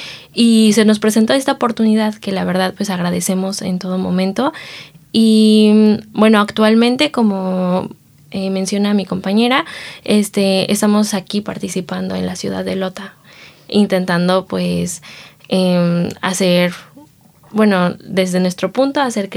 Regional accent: Mexico; la visión que traemos como los mexicanos, porque como allá nuestra cultura es como lo más esencial

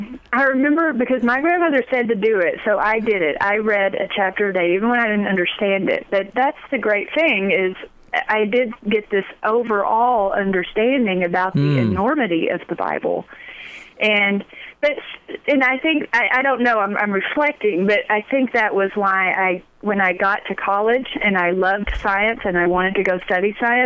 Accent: Texas, United States; I grew up in Texas.

